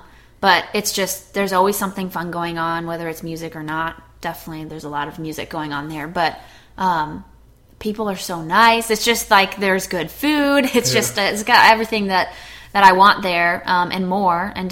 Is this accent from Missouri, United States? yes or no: yes; St. Louis, Missouri, United States; also born or lived in North Dakota; I was born in North Dakota, but I was raised in St. Louis. And then I came to Columbia, Missouri for school.